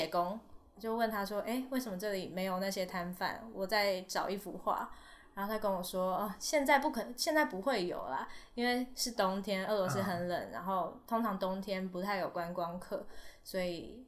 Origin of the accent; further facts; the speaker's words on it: Taiwan; 然后我就说，哦，我从台湾来，我为什么在这？